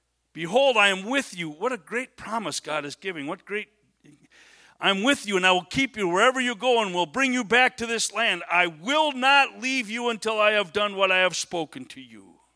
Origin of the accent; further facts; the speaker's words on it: Menasha, Wisconsin, United States; I was on one side of my hometown, Menasha